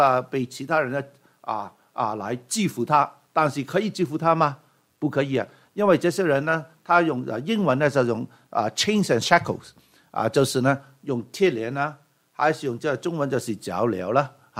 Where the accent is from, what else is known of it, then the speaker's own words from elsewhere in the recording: Hong Kong; moved away as an adult; now in Canada; 我在香港长大的到18岁的时候我离开香港来了加拿大我在香港长大的